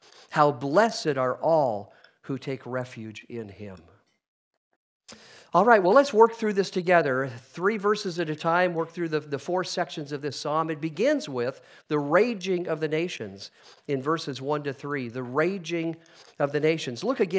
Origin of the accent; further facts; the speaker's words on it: United States; Now, I don't know if you can hear this from me as an American